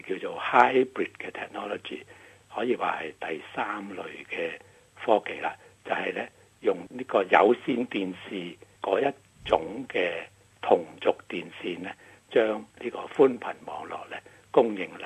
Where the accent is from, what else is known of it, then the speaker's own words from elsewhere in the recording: Australia; 拉到去我哋澳洲人嘅每一个屋企